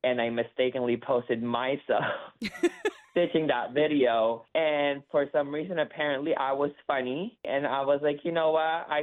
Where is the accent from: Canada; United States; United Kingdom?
Canada; I'm Canadian. I'm a Canadian citizen.